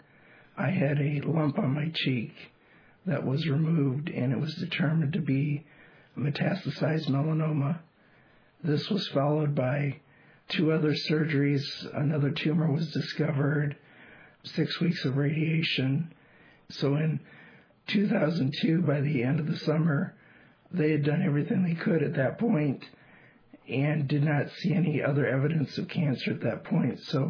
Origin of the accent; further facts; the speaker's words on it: Terre Haute, Indiana, United States; moved away; Well, originally I'm from Terre Haute, Indiana. Came to Northland to work in the technology department